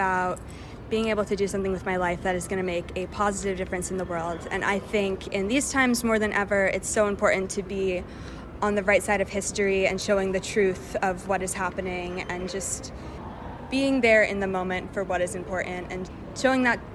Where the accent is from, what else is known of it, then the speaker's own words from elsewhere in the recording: Morristown, New Jersey, United States; I'm a photojournalism major at RIT, and I'm from Morristown, New Jersey.